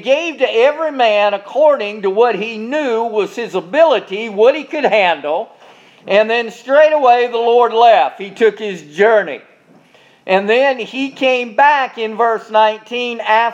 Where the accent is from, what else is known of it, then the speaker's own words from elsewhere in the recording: Charleston, South Carolina, United States; a United States Senator from my hometown in Charleston, South Carolina.